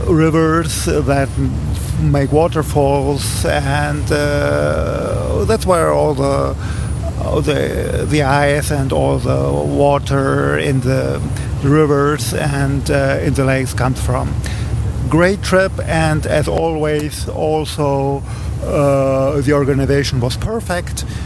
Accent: Germany; English is a second language; I come from Germany.

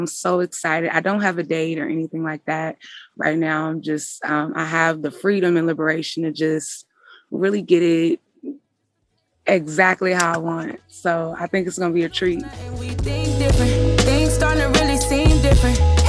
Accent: Richmond, Virginia, United States; Again, I'm from Richmond. I just be wanting to make sure my hair looking cute on stage.

